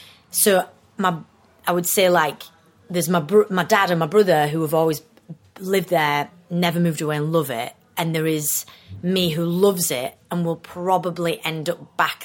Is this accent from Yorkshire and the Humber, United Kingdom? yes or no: yes; Skelmanthorpe, Yorkshire and the Humber, United Kingdom; I'm from. I'm from Skelmanthorpe.